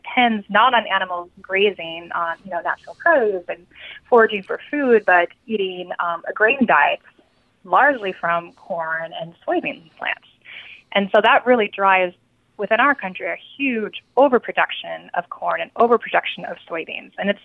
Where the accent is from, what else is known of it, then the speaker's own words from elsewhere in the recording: Great Plains, United States; You know, I come from the Great Plains, and there are places where it's too dry and too rugged to really plant crops